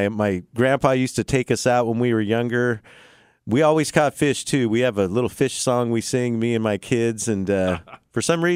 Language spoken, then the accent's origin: English; Fair Oaks, California, United States; I grew up in Fair Oaks. It was a great place to grow up as a kid.